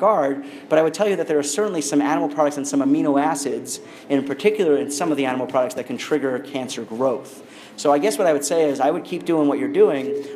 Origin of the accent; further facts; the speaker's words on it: New York, United States; When I grew up in New York, if you went out for tofu in the Chinese food restaurant